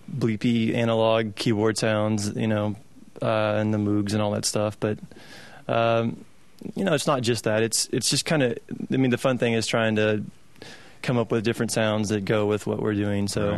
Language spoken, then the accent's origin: English; Austin, Texas, United States; I mean, we're from Austin, so we had some good connections.